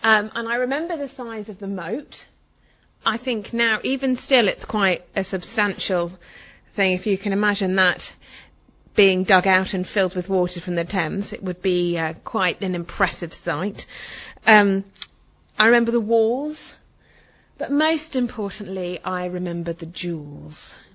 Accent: Hong Kong; accent: English; now in England; And although I sound very English, I've only lived in England for a third of my life. I grew up in Hong Kong, hence my Chinese dress.

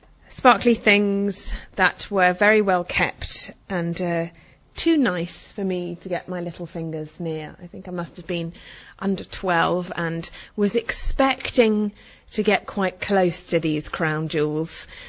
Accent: Hong Kong; accent: English; now in England; And although I sound very English, I've only lived in England for a third of my life. I grew up in Hong Kong, hence my Chinese dress.

